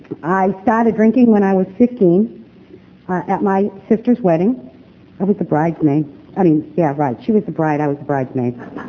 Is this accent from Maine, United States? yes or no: yes; Portland, Maine, United States; I'm not from here. I'm from Portland, Maine, and born and raised there, in a place called Gorham's Corner.